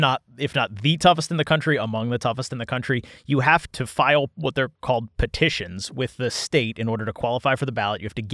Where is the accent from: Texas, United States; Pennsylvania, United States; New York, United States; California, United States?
Pennsylvania, United States; I grew up in Pennsylvania, and I first started covering politics in Pennsylvania